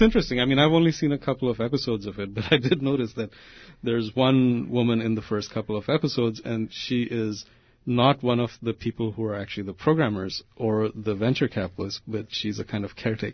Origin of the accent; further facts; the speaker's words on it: India; I'm from India, and we were the early victims of the corporate impulse